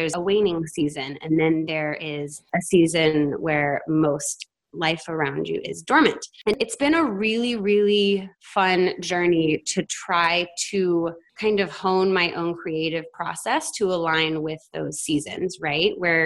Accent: the South, United States; I always loved my tattoos, you know, despite I grew up in the South

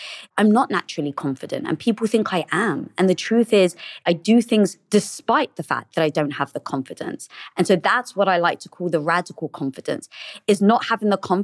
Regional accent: England, United Kingdom; now in Los Angeles, United States; No, I'm actually from England.

